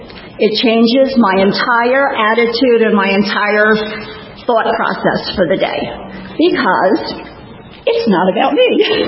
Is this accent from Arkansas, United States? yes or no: no; New Jersey, United States; I'm from Central Jersey